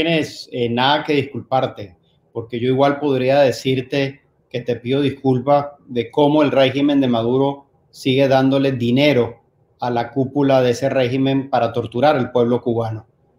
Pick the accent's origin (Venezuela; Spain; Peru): Venezuela; Llegué a Venezuela luego de haber estudiado aquí por una beca que me gané. Yo siempre fui a la educación pública en mi país y pude estudiar en los Estados Unidos porque me gané una beca.